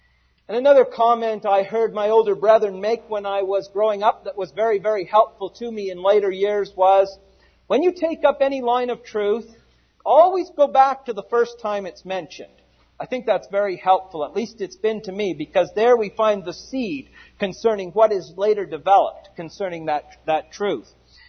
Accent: Canada; now in United States; my homeland of Canada, the first question they usually ask me is my citizenship. And I tell them I'm a Canadian.

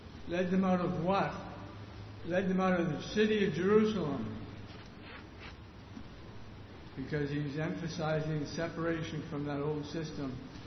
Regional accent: Surrey, British Columbia, Canada; If somebody asked me, where are you from? I told them I'm from Surrey, B.C.

